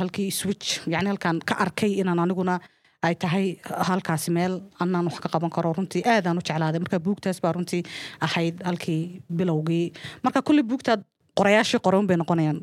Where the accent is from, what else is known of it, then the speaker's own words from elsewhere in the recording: Hargeisa, Maroodi Jeex, Somalia; runtii hargeysaan ku barbaaray wax ku bartay